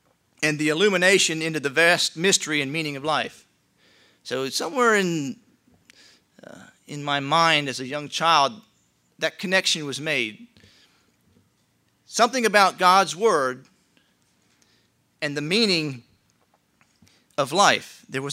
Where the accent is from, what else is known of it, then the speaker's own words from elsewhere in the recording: Pennsylvania, United States; Now, I grew up in Pennsylvania for roughly the first 20 years of my life, and I attended Hinkletown Mennonite Church.